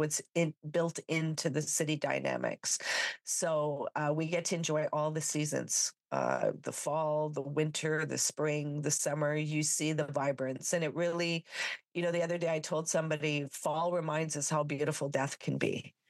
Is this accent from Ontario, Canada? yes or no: yes; Sudbury, Ontario, Canada; I grew up in the North Ontario. So I live in Canada. So I grew up in Sudbury. So north of, most people know Toronto in Canada. So about 4 hours north from there. Very, very chilly winters.